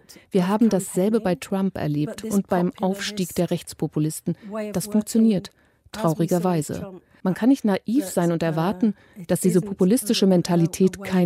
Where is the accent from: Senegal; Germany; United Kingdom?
United Kingdom; northern England; German is a second language; Ich bin selbst aus Nordengland